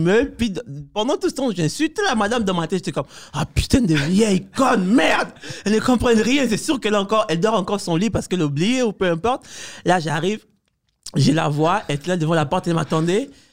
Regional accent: Cuba; moved away; parce que moi, j'ai grandi à Cuba.

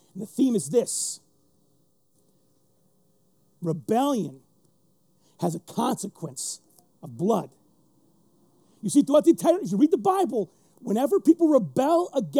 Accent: Flint, Michigan, United States; I am not a farmer. I grew up in Flint Town.

